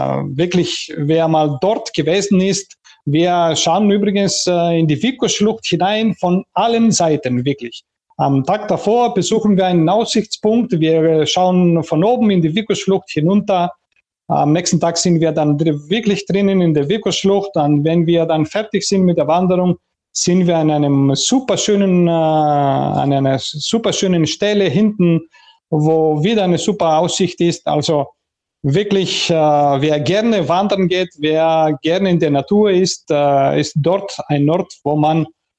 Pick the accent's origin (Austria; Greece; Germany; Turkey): Greece; Metsovo, Epirus; zu meinem Heimatdorf Metsovo und dort wandern wir am Bärentrail, am sogenannten Ursa-Trail, weil wir sprechen ein Dialekt bei mir im Dorf Metsovo, ein Dialekt, was altromanische Wurzeln hat.